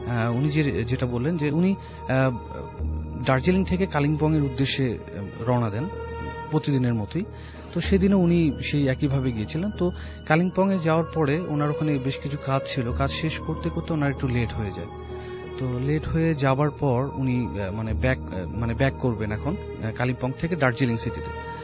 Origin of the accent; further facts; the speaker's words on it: Dhaka, Dhaka Division, Bangladesh; মালিবাগ চৌধুরীপাড়া থেকে এসেছি।